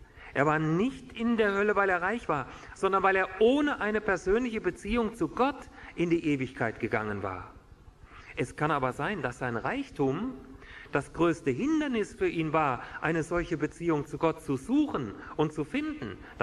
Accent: Hesse, Germany; in meiner Heimat, ich komme aus Nordhessen, aus der Nähe von Kassel

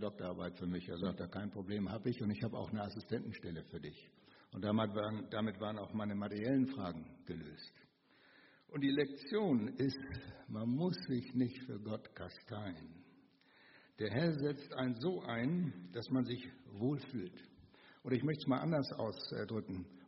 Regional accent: Namibia; moved away; Ich bin ja in Namibia geboren und aufgewachsen.

